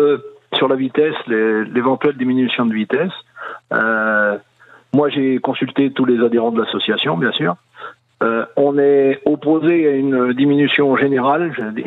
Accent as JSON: {"language": "French", "region": "Brittany", "country": "France", "said": "même chez nous en Bretagne quand même"}